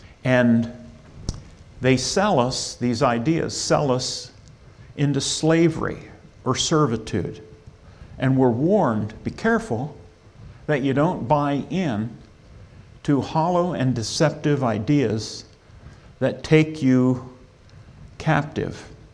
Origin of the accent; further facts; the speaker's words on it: Enola, Pennsylvania, United States; I grew up in Enola, and I was the fourth child in a family of four. And I worked in Enola with Mr. Shover at Shover's Esso